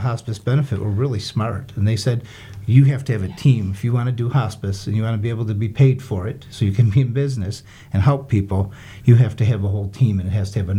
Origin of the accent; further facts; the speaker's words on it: Detroit, Michigan, United States; So I grew up in Detroit, Michigan, and like a lot of people in Detroit, I was in the automotive field, mechanic